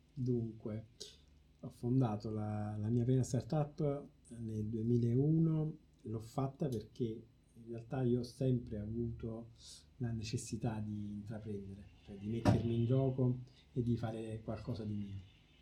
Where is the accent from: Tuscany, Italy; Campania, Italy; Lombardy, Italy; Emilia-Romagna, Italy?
Campania, Italy; Salerno; sono originario di Salerno